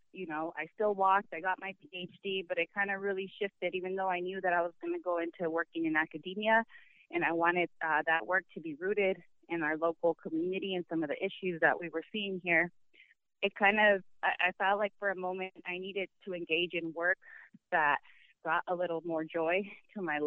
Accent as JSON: {"language": "English", "town": "Tucson", "region": "Arizona", "country": "United States", "tie": "born or raised there", "said": "I was born and raised here in Tucson. My parents actually lived in the Greenview Apartments in Barrio Sobaco when I was born. So I've grown up on the west side and the south side for the majority of my life"}